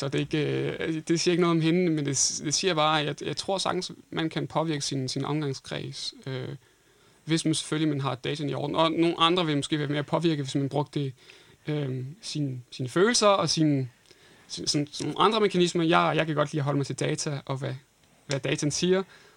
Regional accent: France; Jeg er jo franskmand

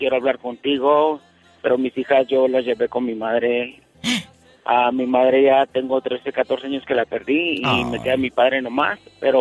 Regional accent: Chihuahua, Mexico; Soy de Chihuahua.

